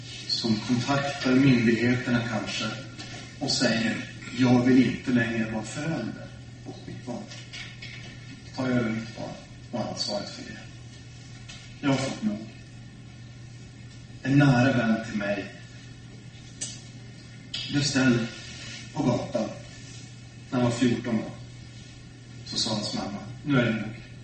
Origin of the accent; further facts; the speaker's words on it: Öjebyn, Norrbotten County, Sweden; åtminstone på små orter som Öjebyn där jag är uppvuxen i Norrbotten